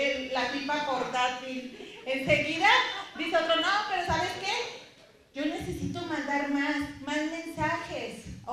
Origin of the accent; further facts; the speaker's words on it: California, United States; Soy del Distrito 20, del área 6, del norte de California.